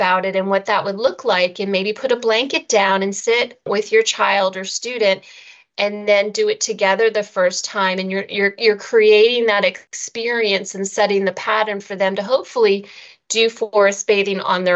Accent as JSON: {"language": "English", "country": "United States", "said": "I forgive my pronunciation being an American."}